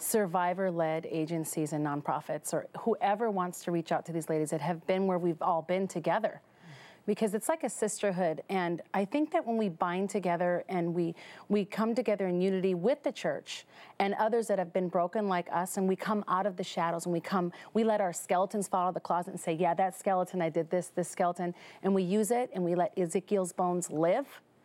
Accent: Minnesota, United States; now in Las Vegas, United States; Yes, in Las Vegas. I'm from Minnesota originally.

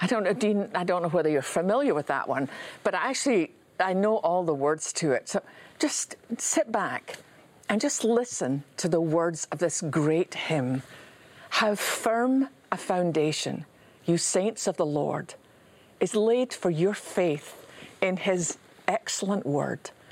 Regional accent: Scotland, United Kingdom; Now, I grew up in Scotland with a lot of granite buildings.

